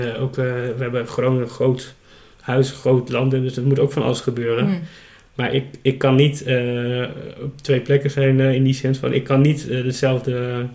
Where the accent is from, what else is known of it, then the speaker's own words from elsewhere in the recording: Groningen, Netherlands; now in Ede, Netherlands; ik kom uit Groningen, ik zit nu in Ede.